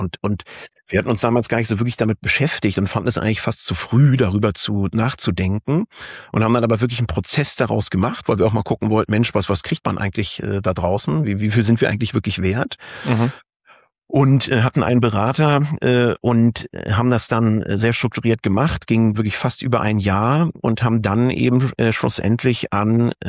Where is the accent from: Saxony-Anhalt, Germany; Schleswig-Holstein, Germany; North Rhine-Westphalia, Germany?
Schleswig-Holstein, Germany; Ich bin ursprünglich Holsteiner, komme aus der Nähe von Kiel.